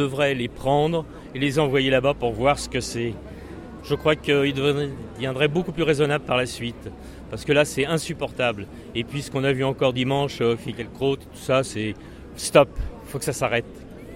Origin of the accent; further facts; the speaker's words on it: Normandy, France; also born or lived in Nice; now in Marseille, France; Je suis normand d'origine, ça fait presque 40 ans que je suis méditerranéen et depuis quelques mois marseillais. J'étais jusqu'à présent niçois.